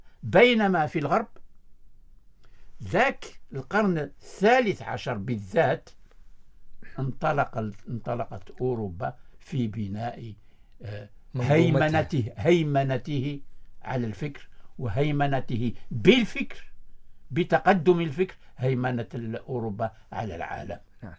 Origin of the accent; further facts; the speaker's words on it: Algeria; كما عشتها أنا نفسيا كجزائري نشأ بالجزائر وينتمي إلى اللغة العربية والثقافة العربية